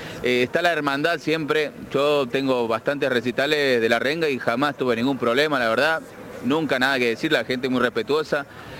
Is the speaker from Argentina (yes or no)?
yes; Santiago del Estero, Argentina; Somos de Santiago del Estero.